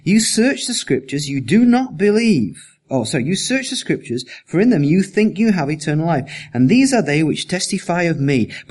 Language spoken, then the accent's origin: English; England, United Kingdom; I'm English, so I have no sense of humor whatsoever.